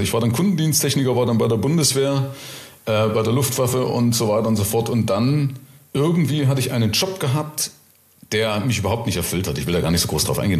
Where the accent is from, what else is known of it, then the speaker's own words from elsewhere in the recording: East Germany, Germany; ich komme ja aus der ehemaligen DDR, ja. Also ich komme aus den Nahen Osten, ja.